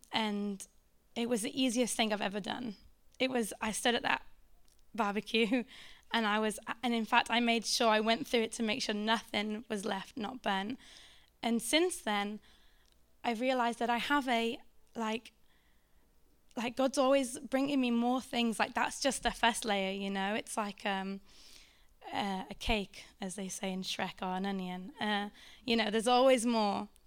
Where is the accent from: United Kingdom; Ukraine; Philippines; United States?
United Kingdom; North West England; I'm from the Lake District, so and maybe that's where it came from.